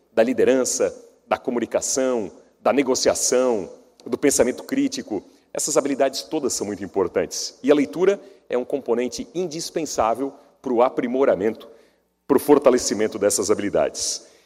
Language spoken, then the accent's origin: Portuguese; Blumenau, Santa Catarina, Brazil; Em Blumenau, de onde venho, não há, literalmente não há, nenhuma livraria